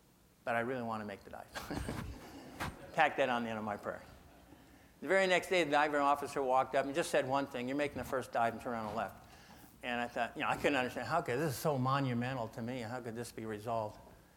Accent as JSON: {"language": "English", "region": "California", "country": "United States", "tie": "born or raised there", "said": "I was raised in Sierra Nevada mountains, and I wanted to play baseball"}